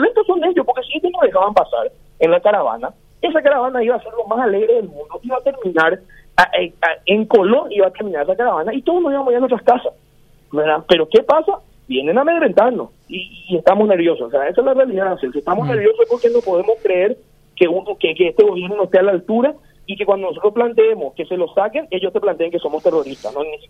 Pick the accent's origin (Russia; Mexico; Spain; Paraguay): Paraguay; como paraguayos